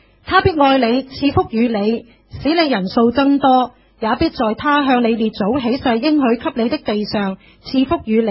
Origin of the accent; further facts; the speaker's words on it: China; 我们中国人都不陌生这件事